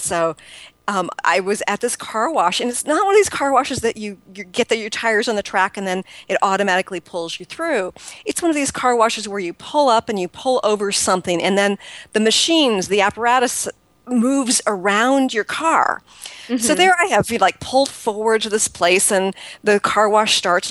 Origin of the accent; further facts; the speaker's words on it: Woodinville, Washington, United States; another workshop here at my hometown here in the Seattle area. It's Woodinville, Washington.